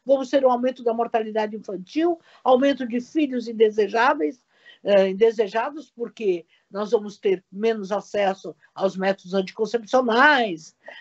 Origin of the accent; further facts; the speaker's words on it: Portugal; E quando eu vejo, eu sou portuguesa